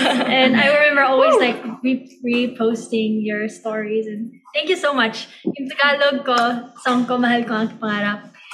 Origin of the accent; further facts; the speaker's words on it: Australia; Yes, that's right. I'm from Down Under.